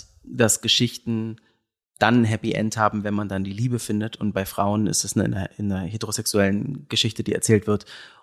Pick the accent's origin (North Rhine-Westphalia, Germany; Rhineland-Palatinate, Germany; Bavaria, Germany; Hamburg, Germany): Hamburg, Germany; ich bin da auch auf dem Land groß geworden, jetzt nicht an der Ostsee direkt, aber in Hamburg, ne, Umland